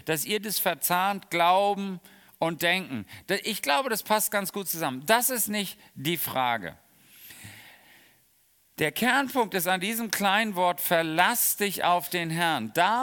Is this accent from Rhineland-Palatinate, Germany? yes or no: yes; Bad Ems, Rhineland-Palatinate, Germany; wir kommen aus Bad Ems, da waren die Römer, da ging der Limes durch.